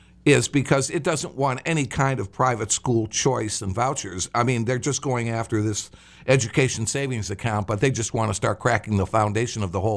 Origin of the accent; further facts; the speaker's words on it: Chicago, Illinois, United States; I mean, it seemed to me when I was living and growing up in the Chicago area